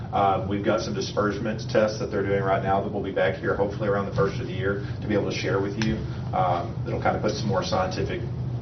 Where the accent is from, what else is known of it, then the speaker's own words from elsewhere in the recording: Houston, Texas, United States; I'm from Houston, Texas. We had a small ice storm that went through.